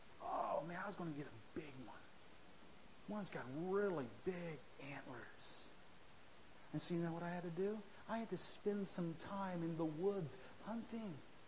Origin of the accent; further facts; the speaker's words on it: Ohio, United States; I grew up in Ohio.